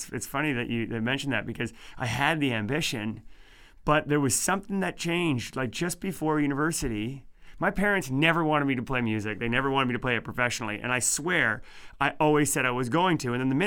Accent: New Brunswick, Canada; now in Nova Scotia, Canada; I'm actually from New Brunswick, and I live in Nova Scotia now.

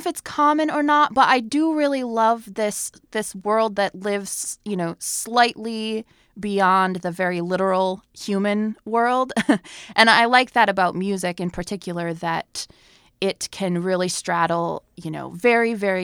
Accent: Duluth, Minnesota, United States; also born or lived in Madison, Wisconsin; I grew up here in Duluth, and then I lived in Madison, Wisconsin for a long time

